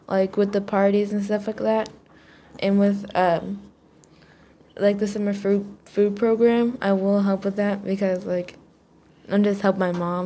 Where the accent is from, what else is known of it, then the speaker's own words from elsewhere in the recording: Jefferson City, Missouri, United States; I'm from Jefferson City, Missouri.